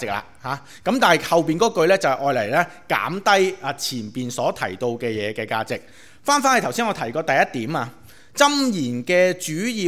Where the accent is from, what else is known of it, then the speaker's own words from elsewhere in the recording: China; 就会联想到我哋中国人有句说话叫做猪乸戴耳环